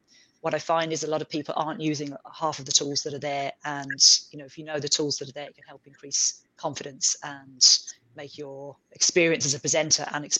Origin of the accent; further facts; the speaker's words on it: Birmingham, West Midlands, United Kingdom; now in Cork, Ireland; from Birmingham, England, and I'm in Cork in the Republic of Ireland. So I'm joining you from Ireland today.